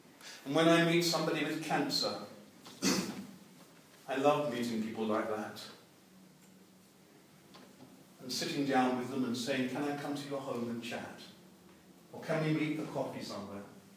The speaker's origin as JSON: {"language": "English", "region": "England", "country": "United Kingdom", "said": "I come from England. We have a National Health Service, or something that's left of it."}